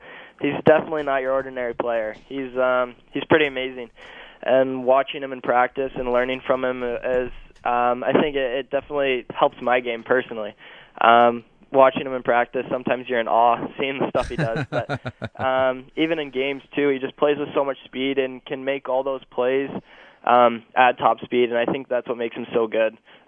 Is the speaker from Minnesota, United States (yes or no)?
no; Plymouth, Michigan, United States; growing up near Plymouth, it was kind of a goal of mine to play in the OHL